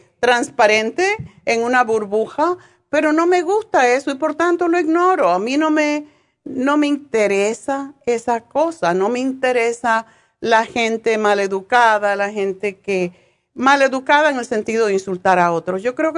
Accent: Spain; now in United States; cuando vine de España

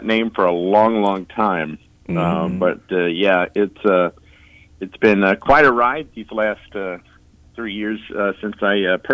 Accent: Lynchburg, Virginia, United States; I was born and raised in Lynchburg.

